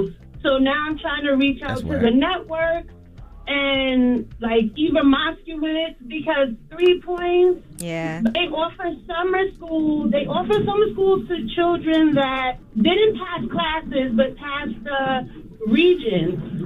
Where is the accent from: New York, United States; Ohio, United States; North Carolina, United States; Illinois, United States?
New York, United States; I was raised in Lenox Terrace.